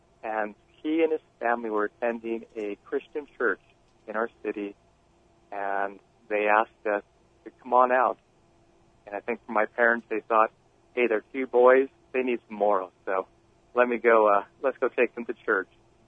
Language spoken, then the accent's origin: English; San Gabriel, California, United States; I grew up in the city of San Gabriel. It's just south of Pasadena, if you've ever seen the Rose Parade. Probably know that area of where I grew up. And it's just outside of Los Angeles.